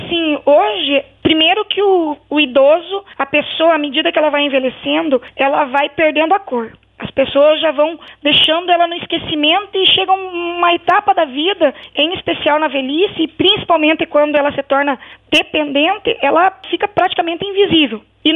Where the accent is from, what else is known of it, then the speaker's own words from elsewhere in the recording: Paraná, Brazil; no estado do Paraná, que é o estado de onde eu sou